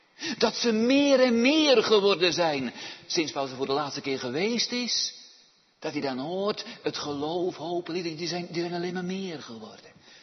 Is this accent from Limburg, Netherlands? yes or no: no; Waarder, South Holland, Netherlands; Dat ik in een gemeente waar ik ben opgegroeid en opgevoed.